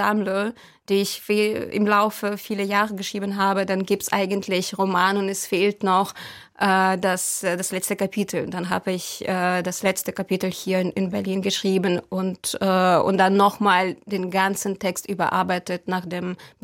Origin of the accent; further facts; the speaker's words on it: Ukraine; first language Russian; German is a second language; Und meine Muttersprache war natürlich Russisch, also oder ist, weil das kann man nicht wechseln. Und ich würde sagen, dass der Prozess der Ukrainisierung, mein Prozess war sehr langsam